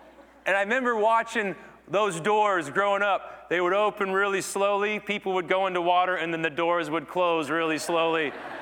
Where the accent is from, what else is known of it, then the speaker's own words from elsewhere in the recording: Kansas, United States; and I grew up in Kansas, and Christmas in Kansas and pogo stick means ice on the ground